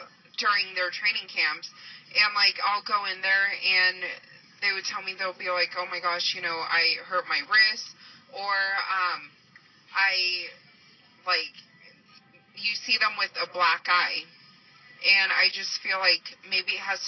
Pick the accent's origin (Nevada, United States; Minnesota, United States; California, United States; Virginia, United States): Nevada, United States; Las Vegas; Born and raised in Las Vegas. Sierra Vista High School, class